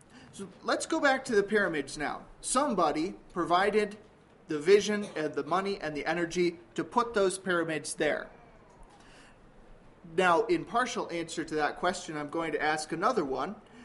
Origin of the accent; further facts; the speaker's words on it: Michigan, United States; My wife, Juanita, and I come from Michigan, southern Michigan.